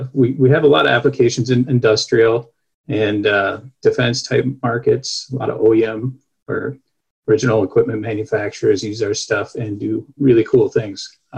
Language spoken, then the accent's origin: English; Minnesota, United States; moved away as an adult; now in Montana, United States; I'm actually from Minnesota, grew up there and came out to Montana as a transplant back in the late 90s, so 98